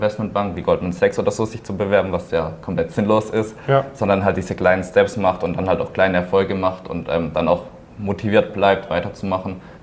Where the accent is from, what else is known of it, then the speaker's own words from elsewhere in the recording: Pforzheim, Baden-Württemberg, Germany; Also ich komme auch aus Pforzheim, bin dort geboren, war dort auf einem Wirtschaftsgymnasium